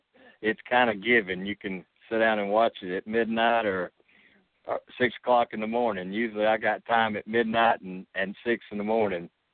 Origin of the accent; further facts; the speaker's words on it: Alabama, United States; with Talladega being the big race here at my home state, my home track